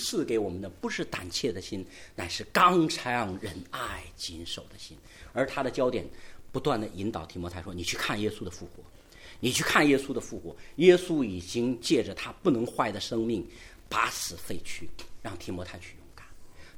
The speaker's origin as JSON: {"language": "Chinese", "country": "China", "said": "所以我们中国人有时候看的都不理解，说这是葬礼，然后那个人在讲笑话"}